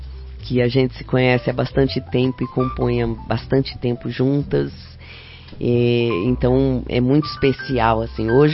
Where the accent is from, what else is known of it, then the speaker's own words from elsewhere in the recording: Campo Grande, Mato Grosso do Sul, Brazil; now in São Paulo, Brazil; eu sou de Campo Grande, né, do Mato Grosso do Sul, e é claro que eu estou em São Paulo há muito tempo, já quase 40 anos, então, para mim, São Paulo é muito minha cidade também